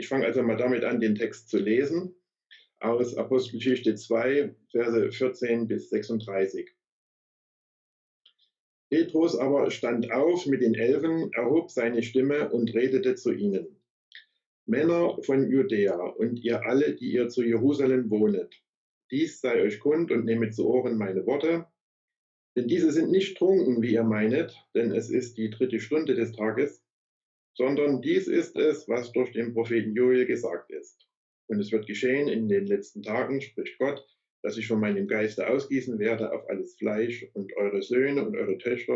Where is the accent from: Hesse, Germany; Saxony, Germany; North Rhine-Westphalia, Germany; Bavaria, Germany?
Saxony, Germany; Leipzig; bin gebürtiger Leipziger und bin 53 Jahre alt, bin in der evangelisch-freikirchlichen Brüdergemeinde in Leipzig groß geworden, bin im Prinzip immer schon gläubig von Kindheit